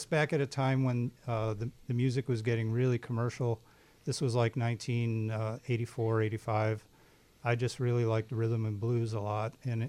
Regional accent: Evergreen Park, Illinois, United States; I grew up in Evergreen Park on the south side. I've basically been here all my life except for some traveling in Europe and a short time in San Francisco.

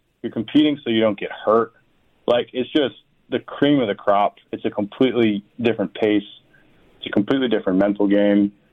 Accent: Connecticut, United States; You know, I grew up in Connecticut where we rooted for the Patriots

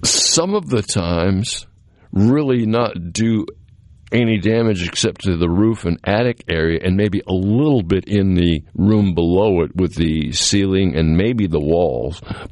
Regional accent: Massachusetts, United States; Well, one thing's a lot different than where I grew up on Cape Cod.

